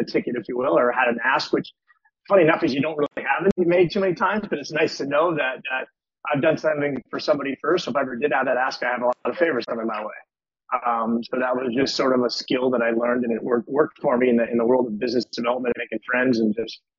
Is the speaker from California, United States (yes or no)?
yes; Calabasas, California, United States; So grew up in Calabasas, or I should say the Valley, but all made my way ultimately through Calabasas, Califo